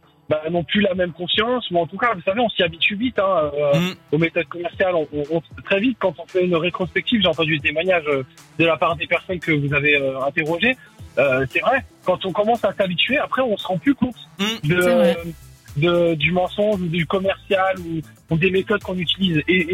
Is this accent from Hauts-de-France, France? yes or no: no; Thonon-les-Bains, Auvergne-Rhône-Alpes, France; parce que je suis de Thonon-les-Bains.